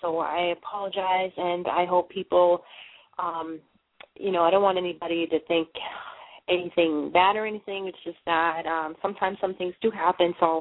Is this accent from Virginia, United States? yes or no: no; Boston, Massachusetts, United States; accent: Boston; now in Maine, United States; I'm located in Maine. I'm originally from Boston, as you can hear in the accent.